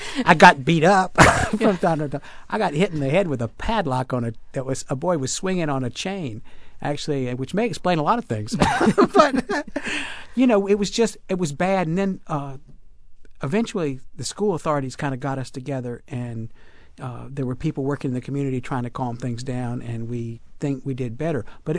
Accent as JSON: {"language": "English", "town": "Oxford", "region": "North Carolina", "country": "United States", "also_born_or_lived": "Wilmington", "said": "we came from Oxford, where Ben Chavis was from, and he became a civil rights leader there. We moved, my family moved to Wilmington at the same time Ben Chavis did. And so I was in those schools when integration came to Wilmington."}